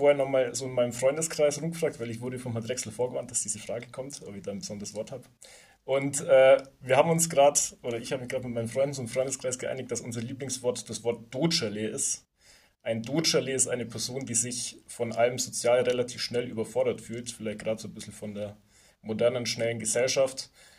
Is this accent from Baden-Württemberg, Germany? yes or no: no; Bavaria, Germany; accent: Bavarian Swabian; Ich spreche Schwäbisch, aber es ist wichtig zu betonen, dass es hier um Bayerisch Schwäbisch handelt. Also ich komme aus der Nähe von Augsburg